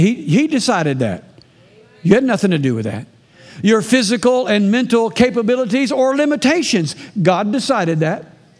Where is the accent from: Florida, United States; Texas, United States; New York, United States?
Florida, United States; And remember, we're from Florida. We don't know anything about peanuts.